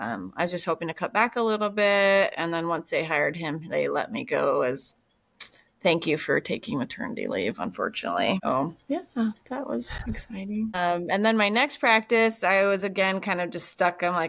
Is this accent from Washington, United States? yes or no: no; Illinois, United States; And Illinois, and everyone thinks I'm from Chicago. Like, no, not actually Chicago.